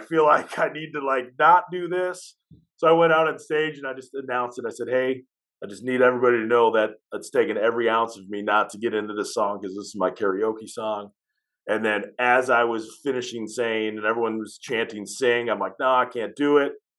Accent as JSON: {"language": "English", "town": "Chicago", "region": "Illinois", "country": "United States", "tie": "born or raised there", "said": "I was brought up in Chicago to not like the Bears at all."}